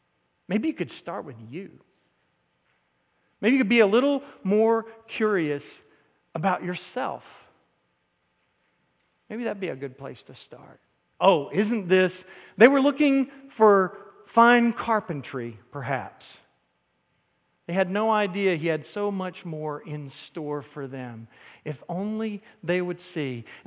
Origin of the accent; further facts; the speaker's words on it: North Carolina, United States; accent: southern; I'm from North Carolina, and I try real hard to work on covering up my southern accent.